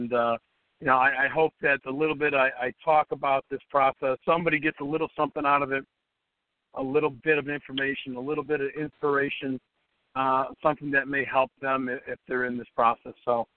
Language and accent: English; Chicago, Illinois, United States; I was born and raised in Chicago. I still live in Chicago with my two daughters, college daughters, and my wife.